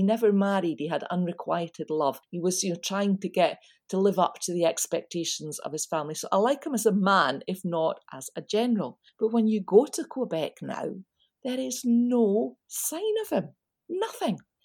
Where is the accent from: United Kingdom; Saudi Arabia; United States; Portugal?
United Kingdom; Scotland; So being the Scot I am, I took on one young lad in the Montreal, the chateau at the top of Montreal.